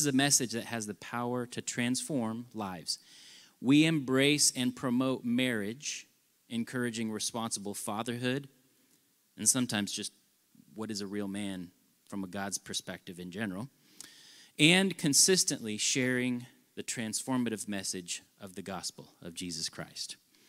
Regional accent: Frisco, Texas, United States; I'm from Frisco, like way down south. Almost as far as Mexico and El Salvador. yes … I have been in Frisco since 99

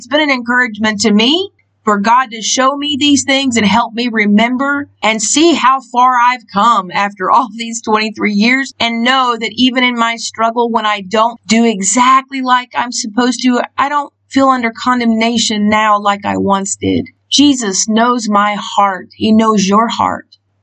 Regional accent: United States; But for me, being an American, it was the wrong side of the road.

